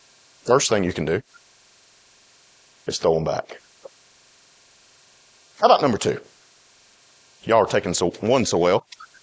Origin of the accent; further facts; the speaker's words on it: Alabama, United States; Now, this is going to be deep because I'm from West Alabama.